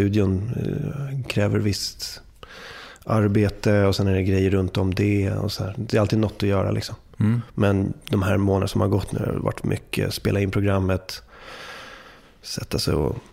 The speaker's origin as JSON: {"language": "Swedish", "town": "Stockholm", "region": "Stockholm County", "country": "Sweden", "said": "Jag är en kille från Stockholm som pratar om olika saker."}